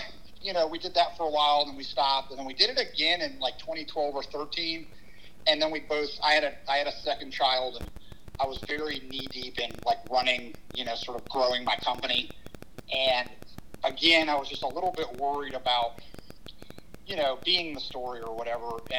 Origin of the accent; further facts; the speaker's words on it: Peachtree City, Georgia, United States; And we're both from Peachtree City, Georgia. We went to high school there and ended up at Georgia.